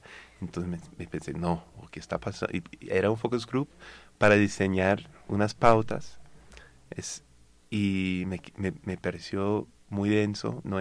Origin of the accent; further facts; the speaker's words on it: United States; Spanish is a second language; now in Colombia; como se puede notar mi acento, soy norteamericano y llegué a Colombia por primera vez en el año 2001